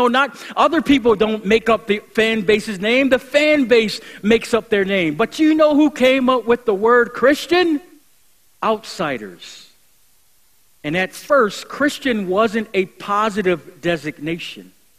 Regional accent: Buffalo, New York, United States; I grew up in Buffalo. I'm a Buffalo Bills fan.

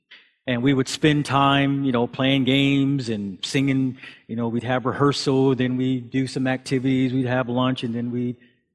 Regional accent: Buffalo, New York, United States; And now, yeah, I grew up in Buffalo, New York. I grew up in the city. I didn't go camping much.

